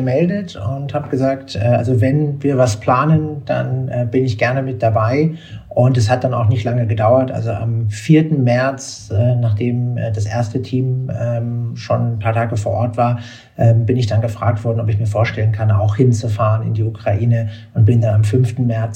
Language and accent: German; Berlin, Germany; ich bin in Berlin aufgewachsen, zur Zeit, als noch die Mauer stand